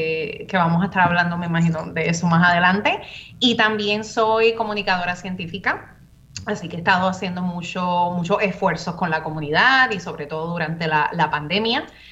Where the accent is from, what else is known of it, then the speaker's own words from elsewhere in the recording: Carolina, Puerto Rico; also born or lived in Cataño; Pues yo soy nacida y criada en Puerto Rico, entre Cataño y Carolina, específicamente, el back and forth, porque mi abuela vivía en Cataño, pero la mayor parte de mi vida estuve viviendo en Carolina.